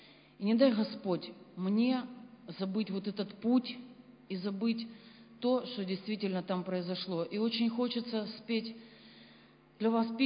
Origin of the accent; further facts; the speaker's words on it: Kremenchuk, Poltava Oblast, Ukraine; я сама из Кременчуга